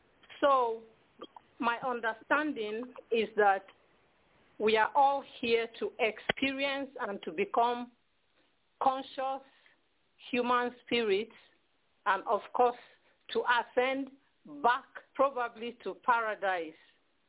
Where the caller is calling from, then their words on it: Houston, Texas, United States; I'm calling from Houston, Texas.